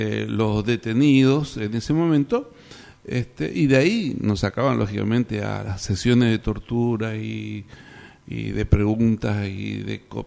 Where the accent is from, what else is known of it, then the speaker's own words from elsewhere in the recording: Apóstoles, Misiones, Argentina; moved away as an adult; No, vivía en Apóstoles. Yo nací en Apóstoles y me quedé en Apóstoles. Y gracioso porque paso mi escuela primaria y secundaria en Apóstoles y la gran salida que hago es irme a Corrientes a estudiar.